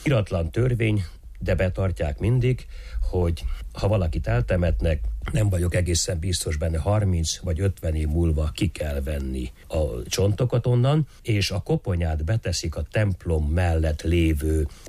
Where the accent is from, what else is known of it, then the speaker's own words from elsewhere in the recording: Póka, Mureș County, Romania; Pókában, az én szülőfalumban még mindig található egy-két csónak alakú fejfa